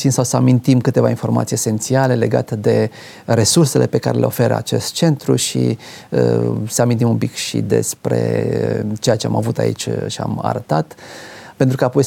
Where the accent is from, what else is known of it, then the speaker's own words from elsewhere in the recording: Alba Iulia, Alba County, Romania; sunt din Alba Iulia, experiența mea din copilărie și adolescență